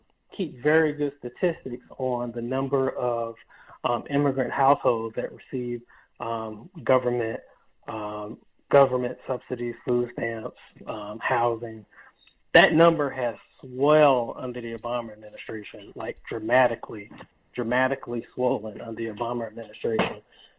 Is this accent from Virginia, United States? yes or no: yes; Virginia, United States; In my home state where I grew up in Virginia, where it used to be crimson red, now is a blue state